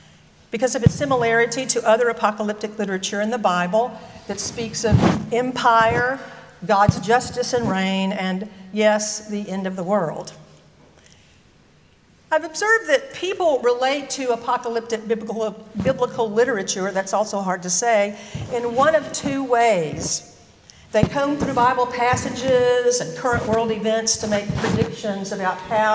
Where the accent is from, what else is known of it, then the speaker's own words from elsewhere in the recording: Louisiana, United States; I was raised Southern Baptist in Northern Louisiana, and my immediate family of six